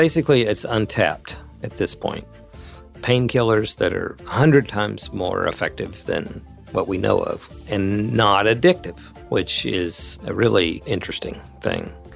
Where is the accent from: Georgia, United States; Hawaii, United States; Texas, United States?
Texas, United States; I've got photos my parents took of me when I was must have been three with a horned lizard in my hand growing up in Texas.